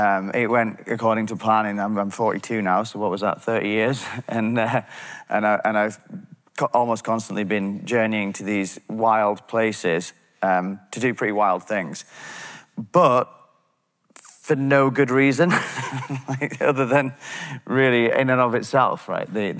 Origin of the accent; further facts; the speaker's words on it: North West England, United Kingdom; I grew up in the Lake District, which is a very nice corner of England, just outside the park